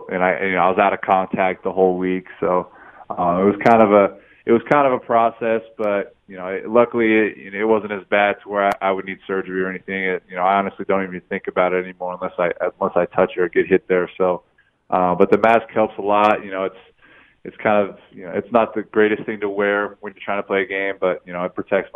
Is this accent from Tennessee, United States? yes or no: no; Las Vegas, Nevada, United States; And growing up in Vegas, going to games all the time, you always heard people, you know, talking about, oh, back in the day